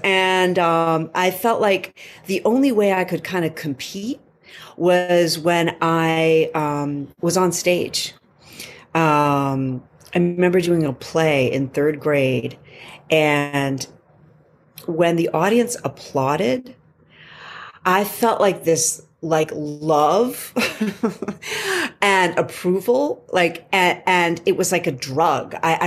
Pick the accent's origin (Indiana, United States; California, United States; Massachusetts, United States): Massachusetts, United States; I grew up in a place where, I grew up outside of Boston, and I grew up in a mostly Jewish, upper middle class suburb of Boston. And I didn't know many Latinos